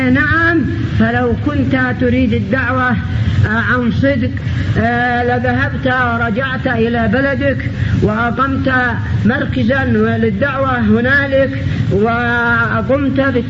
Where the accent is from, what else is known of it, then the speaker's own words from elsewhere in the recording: Yemen; المجلة الشحاثة عندنا في اليمن